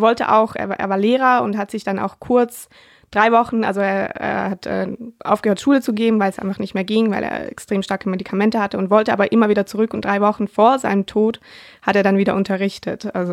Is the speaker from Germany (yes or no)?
no; Switzerland; Ich komme ja aus der Schweiz und da geht man jedes